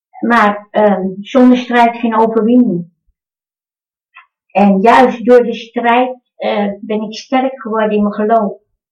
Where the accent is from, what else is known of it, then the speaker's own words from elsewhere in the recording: Amsterdam, North Holland, Netherlands; uit Amsterdam.